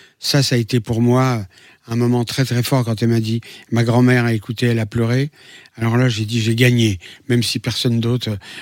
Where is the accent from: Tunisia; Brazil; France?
France; Paris, Île-de-France; born there; elle a traversé l'Atlantique et moi je suis né à Paris.